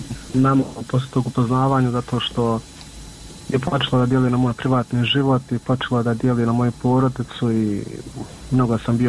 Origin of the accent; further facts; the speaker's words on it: Miljevina, Republika Srpska, Bosnia & Herzegovina; mi smo svi gore iz Miljevine